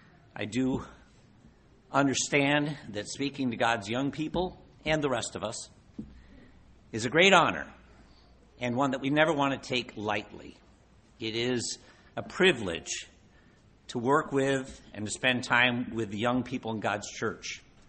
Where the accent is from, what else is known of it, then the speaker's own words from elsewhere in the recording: New York, United States; I came from New York, and I talk fast.